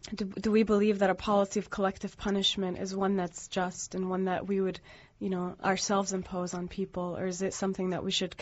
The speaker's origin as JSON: {"language": "English", "country": "United States", "said": "So as an American Muslim, I was able to attend university wearing a headscarf"}